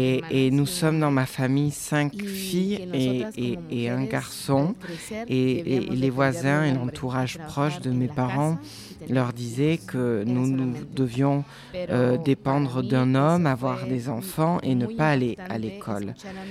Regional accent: San Juan Comalapa, Chimaltenango, Guatemala; je suis maya caxiquel, je suis originaire de San Juan Comalapa, au Guatemala. C'est un village qui est très connu pour les arts et notamment pour sa peinture.

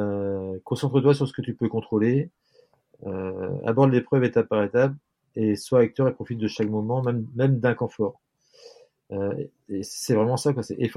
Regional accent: Brittany, France; J'aime bien les conditions météo difficiles. Je suis breton.

